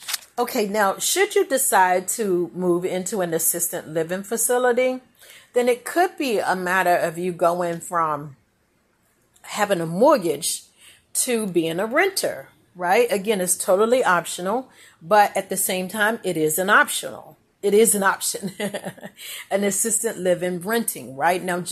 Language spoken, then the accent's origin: English; Maryland, United States; from Prince George's County, Maryland, and I am a senior real estate agent.